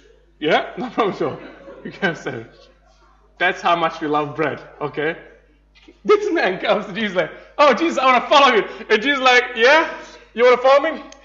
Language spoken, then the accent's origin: English; Serbia; You see, I come from Serbia. If you're from East Europe, you would know one thing for sure.